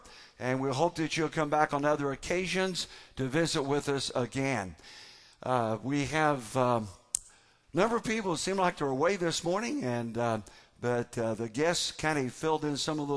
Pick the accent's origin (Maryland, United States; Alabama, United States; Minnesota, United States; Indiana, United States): Indiana, United States; I don't think I've seen this much snow since I was a kid growing up in Indiana.